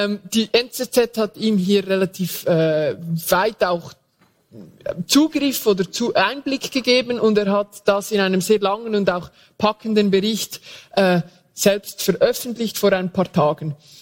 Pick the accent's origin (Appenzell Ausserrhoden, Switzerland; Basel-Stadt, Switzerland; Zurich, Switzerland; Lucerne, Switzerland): Lucerne, Switzerland; Also ich komme aus Luzern